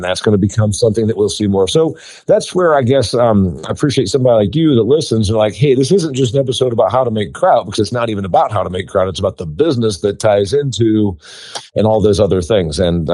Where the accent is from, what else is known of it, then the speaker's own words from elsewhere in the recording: Indiana, United States; And I'm from Indiana. Obviously, we grow corn. You know, it's the Eastern Corn Belt.